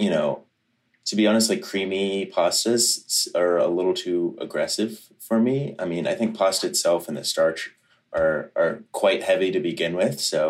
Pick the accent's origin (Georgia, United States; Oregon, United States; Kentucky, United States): Kentucky, United States; now in Boston, United States; But also growing up in Kentucky, the transition to such a diverse food scene in Boston was really eye-opening.